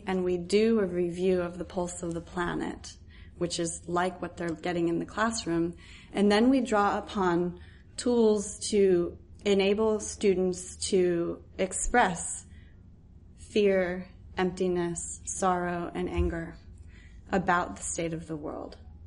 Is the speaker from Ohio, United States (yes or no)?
no; Virginia, United States; I grew up right outside of the Washington, D.C. Beltway in Virginia, near the Shenandoah River Valley.